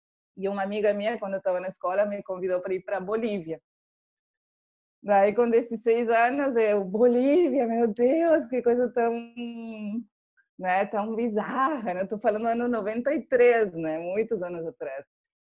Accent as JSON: {"language": "Portuguese", "region": "Buenos Aires", "country": "Argentina", "said": "Aí, eu sou de Buenos Aires, só que minha família tinha casa em Bariloche."}